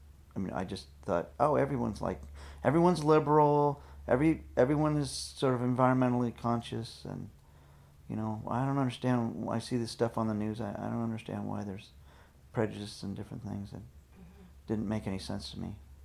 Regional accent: Davis, California, United States; we moved to California when I was 5 or 6. And I grew up in Davis, California, where my dad taught psychology.

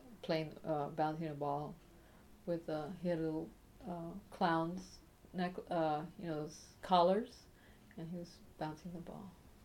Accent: Crow, Texas, United States; also born or lived in Mercedes, Texas; Okay, I was born in Mercedes, Texas. I was just born there, but I grew up in Crow, Texas.

